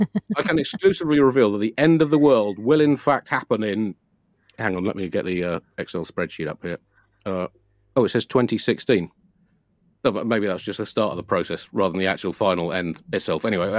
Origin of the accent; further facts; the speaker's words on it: Tunbridge Wells, South East England, United Kingdom; not far from where I grew up in Tunbridge Wells